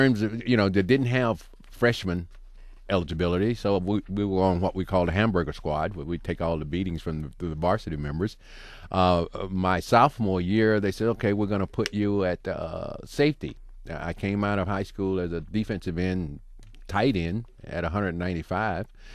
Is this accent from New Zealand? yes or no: no; the South, United States; Growing up in the South, it was doing the sit-ins, you know, the sit-in situation, and I was a part of that.